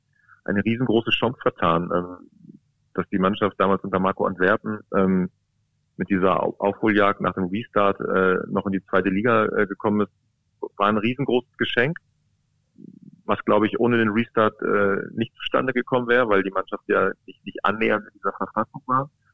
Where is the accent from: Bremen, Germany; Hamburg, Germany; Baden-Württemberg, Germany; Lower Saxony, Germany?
Lower Saxony, Germany; Braunschweig; ich komme ja bin ja quasi ein Kind der Region und kenne das im Prinzip aus den späten 80er Jahren nicht anders, dass es halt im Braunschweig dann immer auch sehr schnell geht